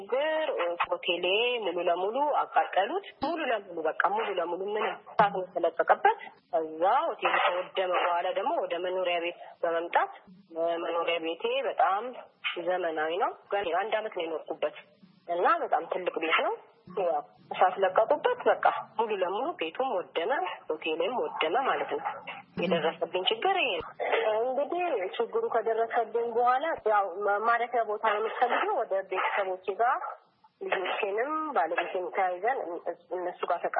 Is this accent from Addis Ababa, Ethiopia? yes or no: no; Shashemene, Oromia, Ethiopia; ተወልጄ ያደኩትም ሻሸመኔ ነው።